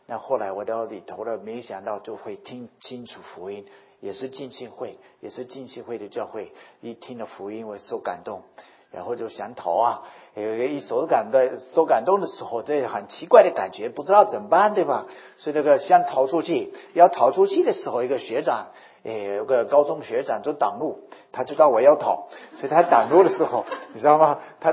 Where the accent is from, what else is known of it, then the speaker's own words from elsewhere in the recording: North Dakota, United States; Chinese is a second language; 美国土生土长的人，我是一个也是一个也很多印第安人住的地方，在 North Dakota 北达科他州土生土长，所以我是北方人